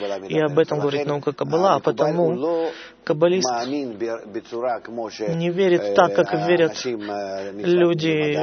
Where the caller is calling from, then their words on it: Beersheba, Southern District, Israel; я из Бер-Шева.